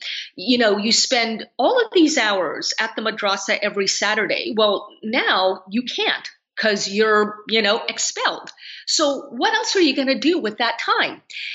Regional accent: Vancouver, British Columbia, Canada; So we wound up as refugees in the only country that was willing to accept us at the time, and that was Canada. And I grew up on the West Coast in Vancouver

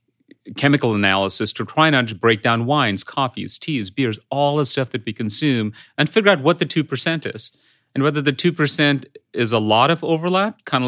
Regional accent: India; born or raised there; English is a second language

